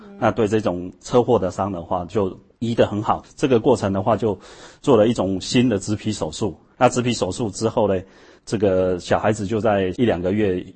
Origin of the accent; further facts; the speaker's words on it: Taiwan; accent: Taiwanese Mandarin; 大家听我的口音就知道我是从台湾来的，因为我们是一口标准的台湾国语